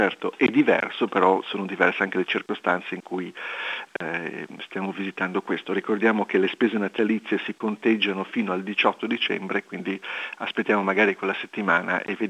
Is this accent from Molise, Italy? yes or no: no; Liguria, Italy; individualmente da ligure dico evviva